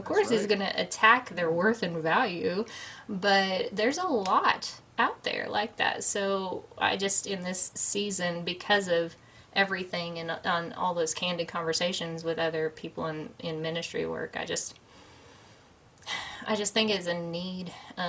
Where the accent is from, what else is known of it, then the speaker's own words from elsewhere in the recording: Fairfax, Oklahoma, United States; My library in my hometown, Fairfax, Oklahoma, ordered it.